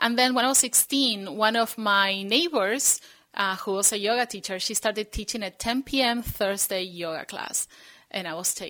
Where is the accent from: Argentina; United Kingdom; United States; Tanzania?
Argentina; Okay, so I'm from Argentina. My accent, I think, is a mix from everywhere.